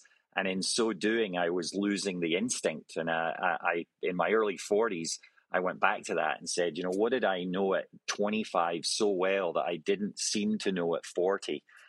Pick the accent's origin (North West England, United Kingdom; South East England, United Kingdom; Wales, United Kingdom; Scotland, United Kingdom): Scotland, United Kingdom; moved away as an adult; now in United States; As a Scot, I'd been raised on a diet of very simple, natural golf that appealed to most every golfer, whether it's granddad or grandson. And when I came over to the States